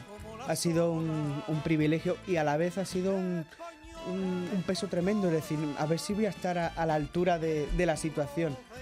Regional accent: Madrid, Community of Madrid, Spain; Yo soy de Ventas, del barrio de Ventas.

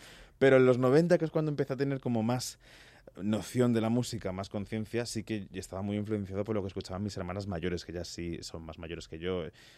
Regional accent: Palma de Mallorca, Balearic Islands, Spain; Pero yo soy nacido y criado en Palma de Mallorca.

